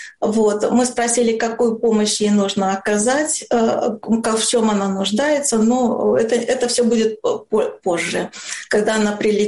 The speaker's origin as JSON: {"language": "Russian", "country": "Belarus", "said": "Мы знали, белорусы, что команда едет спортсменов"}